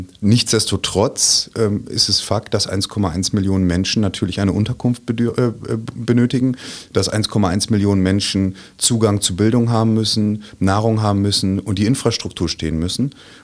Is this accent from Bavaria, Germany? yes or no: no; Münster, North Rhine-Westphalia, Germany; Ich komme aus Münster, im wunderschönen Münsterland